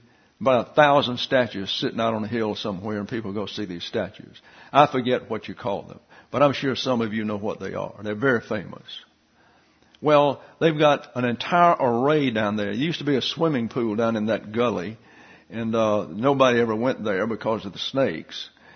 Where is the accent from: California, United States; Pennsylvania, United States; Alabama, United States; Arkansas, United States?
Alabama, United States; I'm from a little town in South Alabama. It was Nirvana growing up in the 1950s.